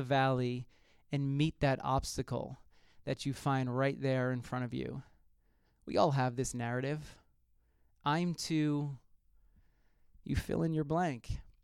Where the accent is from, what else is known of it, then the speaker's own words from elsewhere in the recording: New York, United States; accent: New York; My accent from 2006, I don't know where it's such a strong New York accent. I sound like a completely different person.